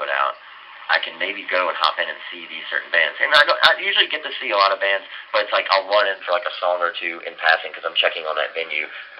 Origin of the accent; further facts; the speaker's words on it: Virginia, United States; me growing up in Virginia and being friends with those guys forever.